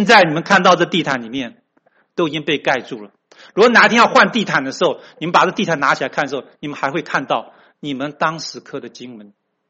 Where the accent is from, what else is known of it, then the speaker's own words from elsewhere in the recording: Taiwan; 我从台湾来的